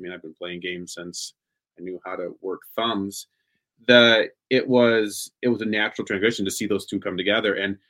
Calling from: Minnesota, United States; Calling in from Minnesota in the United States. That may be, you know, Midwest, if you're not familiar. Central.

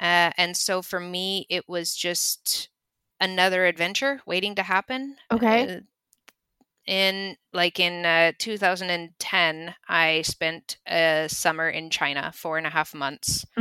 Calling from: Selfoss, Southern Region, Iceland; I am calling from Iceland.

